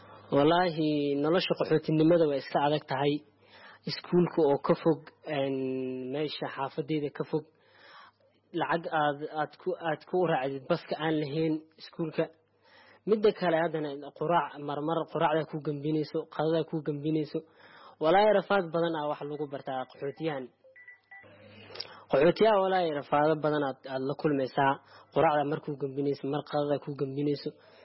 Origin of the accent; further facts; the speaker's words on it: Mogadishu, Banaadir, Somalia; now in Kenya; Iskuulkan ka hore waxaan ka imaaday Muqdisho, Soomaaliya ka imaaday. Marka Soomaali waxa ka imaaday 209.